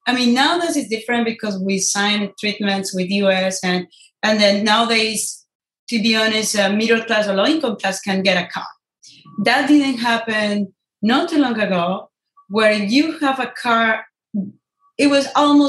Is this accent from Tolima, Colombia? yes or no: yes; Ibagué, Tolima, Colombia; English is a second language; I grew up in Colombia.